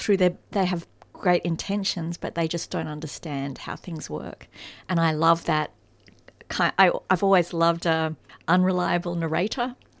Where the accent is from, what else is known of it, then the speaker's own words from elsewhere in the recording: Brisbane, Queensland, Australia; So I grew up in Brisbane in the 1970s.